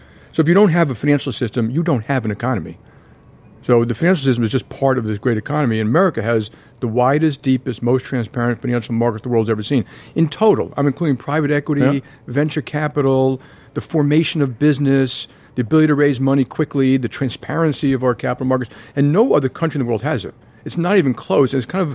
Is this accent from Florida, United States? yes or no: no; Queens, New York, United States; But I do want to point out, I came from Queens.